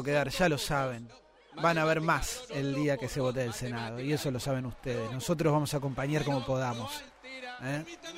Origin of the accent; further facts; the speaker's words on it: Argentina; Yo, como argentino, si queremos que Argentina sea la república